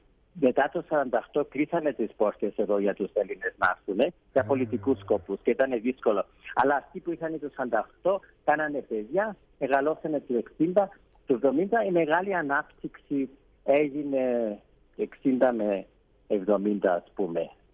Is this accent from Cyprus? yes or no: no; South Africa; Greek is a second language; Ναι, εγώ γεννήθηκα και μεγάλωσα στη Νότια Αφρική. Η μητέρα μου και ο πατέρας μου ήρθαν από την Κύπρο, η μητέρα μου από μικρασιάτικη καταγωγή. Εδώ σπούδασα και έμαθα ελληνικά